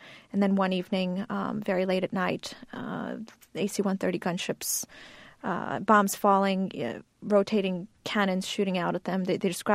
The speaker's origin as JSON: {"language": "English", "country": "United States", "said": "here I am as an American also listening to this."}